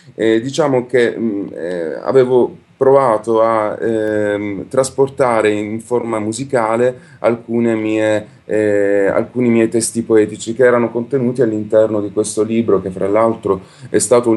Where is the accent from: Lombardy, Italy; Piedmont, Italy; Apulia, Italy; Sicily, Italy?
Apulia, Italy; born there; now in Bologna, Italy; sono un artista che lavora a Bologna, ma sono nato nel Salento. Mi sono trasferito a Bologna circa 16 anni fa per poter fare teatro.